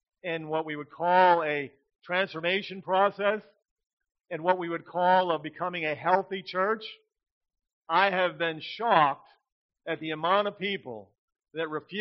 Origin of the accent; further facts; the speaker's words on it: United States; I'm from the United States, so at home we teach our children the culture of the United States at home.